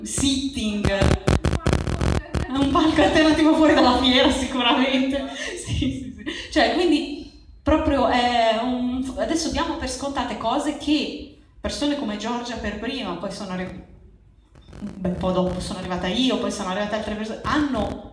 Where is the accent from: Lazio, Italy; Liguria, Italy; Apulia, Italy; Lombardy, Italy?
Apulia, Italy; Però io essendo pugliese comunque, cioè, ci voleva qualche ora di macchina e tutto il resto